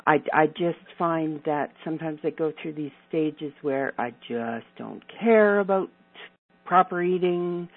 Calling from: Alberta, Canada; I'm from Alberta, Canada.

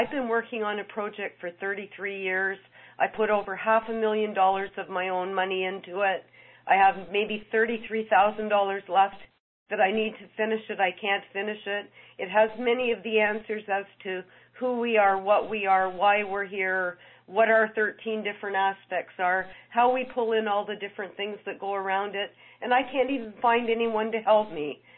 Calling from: Canada; I'm calling from Canada.

